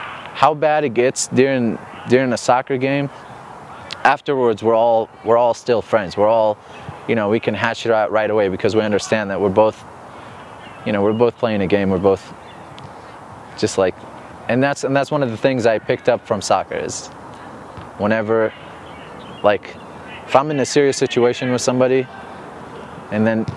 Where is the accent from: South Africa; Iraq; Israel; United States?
Iraq; English is a second language; And you know, I grew up in Iraq, so like freedom of speech wasn't a thing.